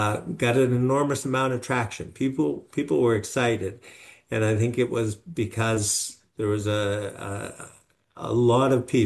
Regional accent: Saint John, New Brunswick, Canada; also born or lived in Toronto / Fredericton; I was born in Toronto, but to two parents from St. John. We moved back to St. John. I went to grade 2 at M. Gerald Teed School. We were in St. John and then later Fredericton.

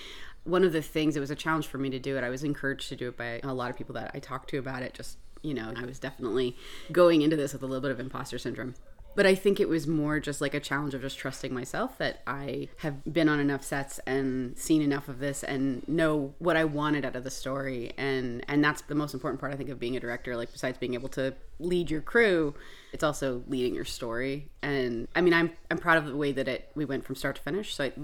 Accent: St. Andrews, New Brunswick, Canada; And I recently moved back. I'm from the St. Andrews area. I grew up there.

